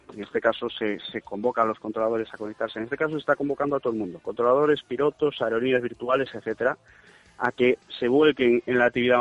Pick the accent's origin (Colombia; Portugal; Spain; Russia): Russia; Spanish is a second language; yo sé hablar español e inglés, no puedo, siendo ruso, no puedo controlar España ya así.